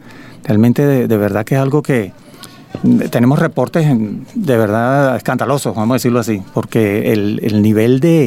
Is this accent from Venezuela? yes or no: yes; Venezuela; los que salimos con la pata rota somos los venezolanos